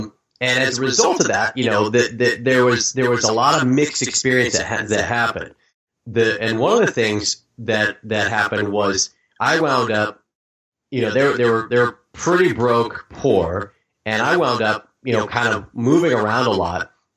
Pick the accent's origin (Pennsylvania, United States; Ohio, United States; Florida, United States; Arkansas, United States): Arkansas, United States; because I spent a lot of time when I was young growing up in Arkansas before I really was, you know, before I was really enmeshed, you know, into a multicultural, you know, environment.